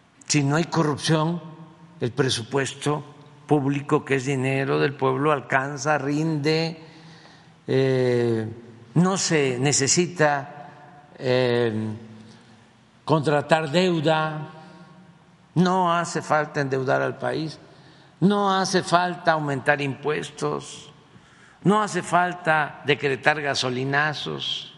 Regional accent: Mexico

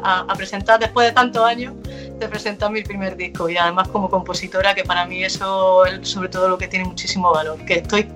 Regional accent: Jaén, Andalusia, Spain; Mi primer concierto como cantautora fue en Jaén, en mi tierra, en 2006.

